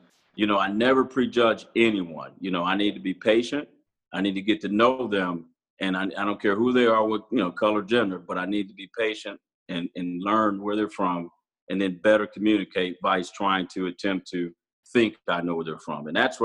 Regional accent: Pontiac, Michigan, United States; here I am 17 from Pontiac, Michigan, man.

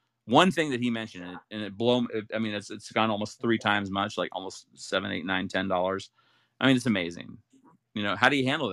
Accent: Ohio, United States; also born or lived in Utah; I grew up in Ohio and went to college at, you know, Brigham Young University, and never, and that's in Utah.

